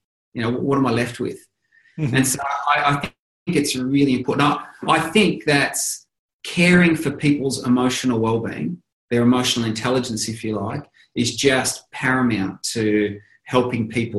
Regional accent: Australia; So, you know, well, I'm Australian, but everyone calls us Aussies as a case in point.

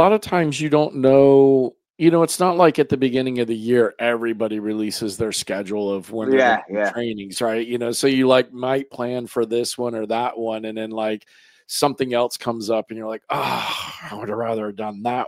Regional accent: Florida, United States; I say that cause I'm from Florida where everything's flat.

